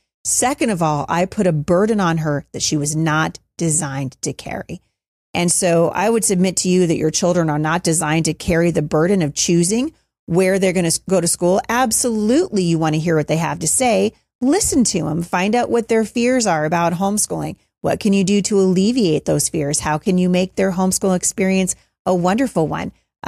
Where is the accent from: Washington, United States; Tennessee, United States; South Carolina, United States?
Washington, United States; Battle Ground; And we are having a launch party right here in my hometown of Battleground, Washington